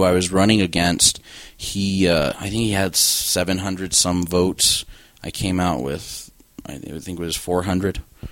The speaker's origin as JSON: {"language": "English", "town": "Las Cruces", "region": "New Mexico", "country": "United States", "tie": "born or raised there", "said": "I ran for city council in my hometown of Las Cruces."}